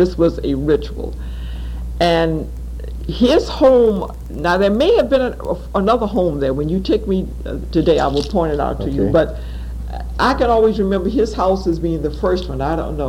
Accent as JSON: {"language": "English", "town": "Jacksonville", "region": "Florida", "country": "United States", "tie": "born there", "said": "No, I was born in Jacksonville."}